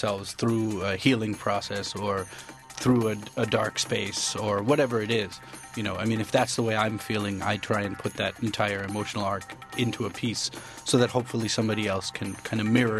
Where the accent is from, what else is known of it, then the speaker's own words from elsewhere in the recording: New York, United States; growing up in Queens or in Long Island, basically in a predominantly white Jewish neighborhood, you know, there was really no context for an Indian immigrant back then, I think.